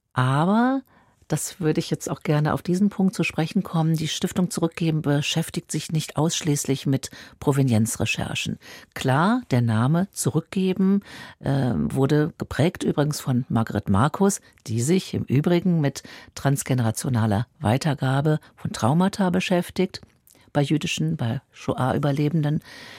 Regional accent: Berlin, Germany; Berlin ist meine Heimatstadt. Ich sehe meinen Platz auf jeden Fall hier. Meine zweite Heimat, wenn man so mag, dann ist es tatsächlich Israel.

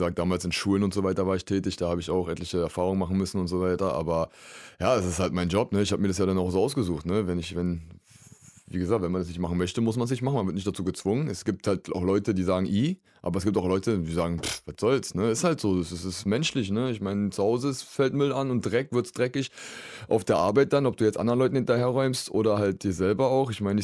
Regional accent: Berlin, Germany; Na, ich komme aus Tempelhof Schöneberg direkt selber, ne?

